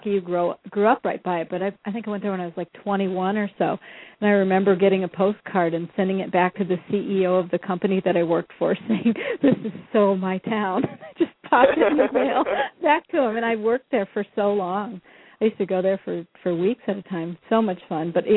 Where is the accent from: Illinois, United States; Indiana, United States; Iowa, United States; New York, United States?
Iowa, United States; And my parents were, I'm from Iowa, you know that.